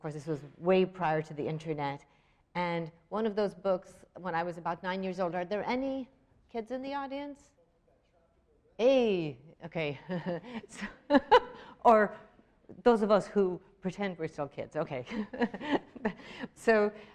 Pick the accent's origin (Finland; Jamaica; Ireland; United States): Ireland; You know, growing up in Ireland, we were very excited by poetry